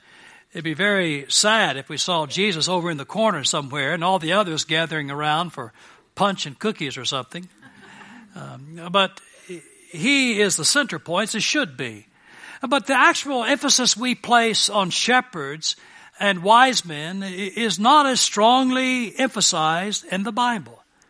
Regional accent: United States; certainly me as an American, to be supportive of our troops and to reach them

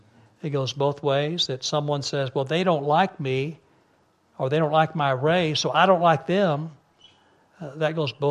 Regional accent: Texas, United States; In Texas, I'm from Texas originally. I pastored in East Texas for a while

